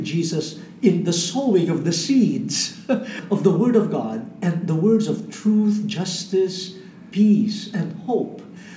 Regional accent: Philippines; But please pardon me if I speak as a Filipino from Asia. That's the world that I know.

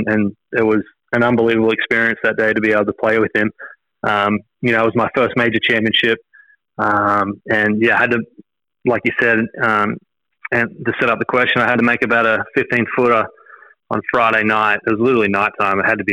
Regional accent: Australia; You know, growing up in Australia, we kind of lived and breathed whatever he was doing.

